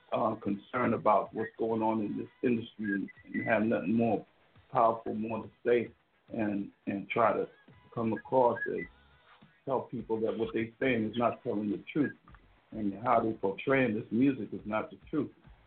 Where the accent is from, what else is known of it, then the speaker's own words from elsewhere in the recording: New York City, New York, United States; I'm from New York City. I'm from Brooklyn, New York, man. I'm from where hip-hop started. I'm from the Mecca hip-hop, man. I'm from Brooklyn, New York. You know, grew up there